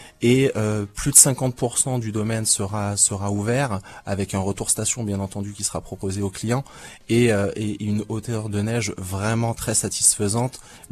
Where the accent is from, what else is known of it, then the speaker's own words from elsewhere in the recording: Lyon, Auvergne-Rhône-Alpes, France; d'origine allemande. Après, bon, c'est la petite particularité. Après, l'autre particularité, effectivement, je suis originaire de Lyon, mais au alpin de cœur, en tout cas, à moitié au alpin, puisque ma femme est originaire d'Embrun.